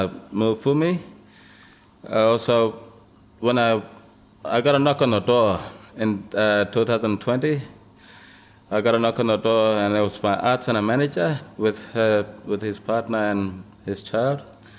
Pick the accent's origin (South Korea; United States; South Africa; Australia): Australia; Perth, Western Australia; Growing up in foster care, I grew up in Perth, a long way from my original family and community.